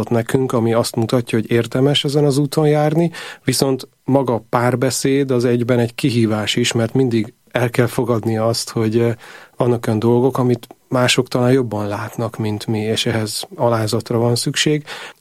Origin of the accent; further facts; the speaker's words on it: Nyíregyháza, Szabolcs-Szatmár-Bereg, Hungary; Nyíregyházán nőttem föl, és ott ugye a görög katolikusok aktívan jelen vannak. Én magam római katolikus családban nőttem föl, és katolikus hittanár is vagyok